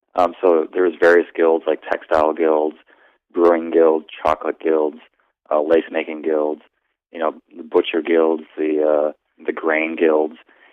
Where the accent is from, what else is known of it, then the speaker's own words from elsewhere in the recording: Wisconsin, United States; I went to college, and I grew up in Wisconsin. Went to college at UW-Madison.